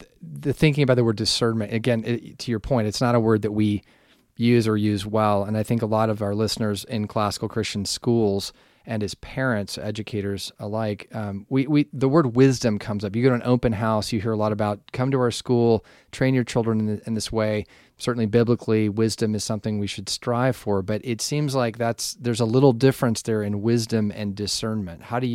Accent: the South, United States; So, you know, having grown up we were talking about the South before, growing up in the Southern world of the Southern church, Baptist influences.

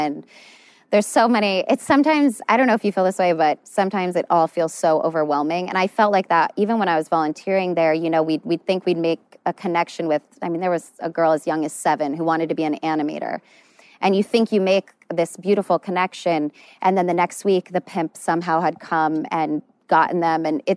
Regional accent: Virginia, United States; And I grew up in Virginia, so I grew up, my sister rode, and I loved horses.

